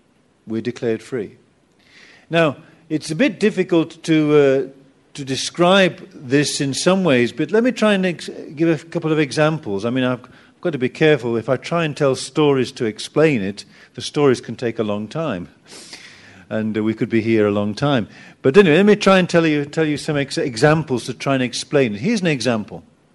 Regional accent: England, United Kingdom; Even me. And I'm English.

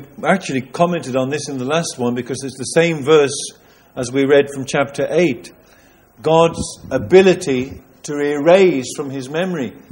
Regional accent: United Kingdom; I'm British, but you know, the British aren't perfect.

